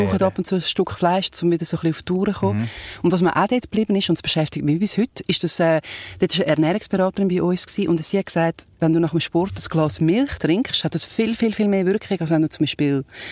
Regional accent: Switzerland; als Schweizer

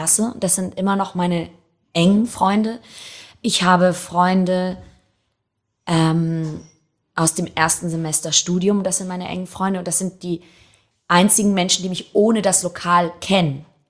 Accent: Hamburg, Germany; Doch, ich bin Hamburger. Aber ich habe immer noch einen italienischen Pass. Und ich fühle mich Italien sehr verbunden, was an den älteren Leuten in meiner Familie hauptsächlich liegt, mit denen ich groß geworden bin, die zum Teil noch Dialekt sprachen

